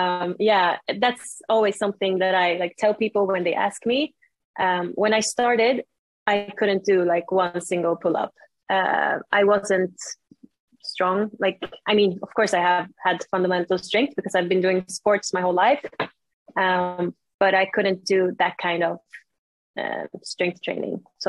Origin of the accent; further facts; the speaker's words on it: Sweden; English is a second language; I'm from Sweden. I'm a calisthenics athlete. I work with social media and also personal training, both online and like here in Stockholm, Sweden.